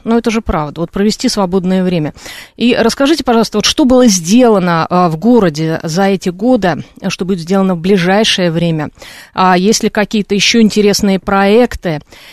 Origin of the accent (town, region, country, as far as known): Moscow, Russia